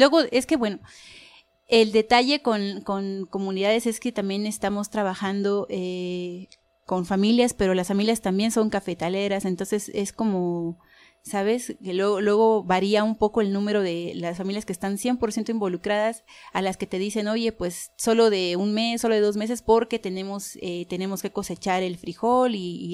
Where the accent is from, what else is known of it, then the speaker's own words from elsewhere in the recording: Yajalón, Chiapas, Mexico; now in San Cristóbal de las Casas, Mexico; Pues yo vengo de la región Selva, del municipio de Yajalón, y pues también estoy en San Cristóbal por motivos de venir a estudiar, a estudiar la licenciatura.